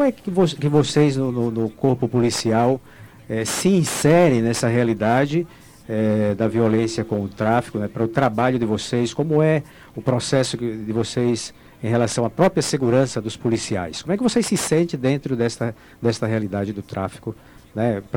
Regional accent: Northeast Region, Brazil; eu sou do Nordeste, né, quando vou visitar, às vezes até nos povoados da minha cidade

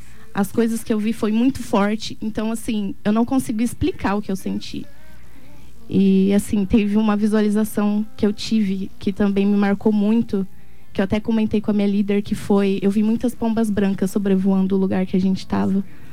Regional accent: Araçatuba, São Paulo, Brazil; now in Dourados, Brazil; deixar minha mãe em casa chorando no interior de São Paulo, em Araçatuba, e vim para Dourados.

